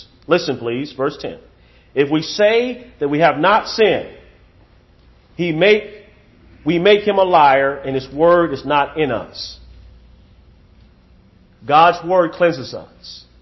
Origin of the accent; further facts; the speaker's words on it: South Carolina, United States; I'm from South Carolina. I know how to count.